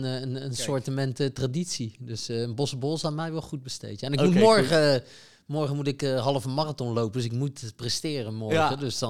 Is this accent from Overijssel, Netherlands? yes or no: no; The Hague, South Holland, Netherlands; Ja, traditie in Den Haag. Ik kom oorspronkelijk uit Den Haag.